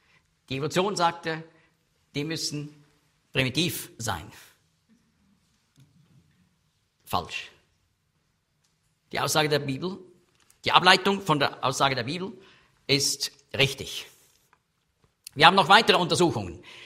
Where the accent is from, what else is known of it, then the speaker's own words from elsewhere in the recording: Switzerland; Als Schweizer meine ich jetzt.